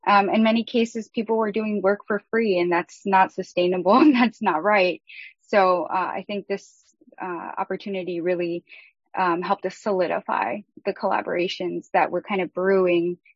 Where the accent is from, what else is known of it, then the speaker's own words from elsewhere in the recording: Los Angeles, California, United States; So I grew up in South Central LA, very under-resourced